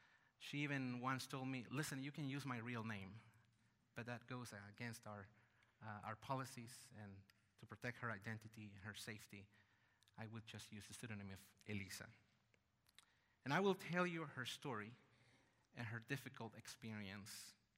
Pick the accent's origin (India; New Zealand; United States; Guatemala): Guatemala; I was born and raised in Guatemala. And my country is very small, as you probably know, and we Guatemalans take such pride in very small things and silly things.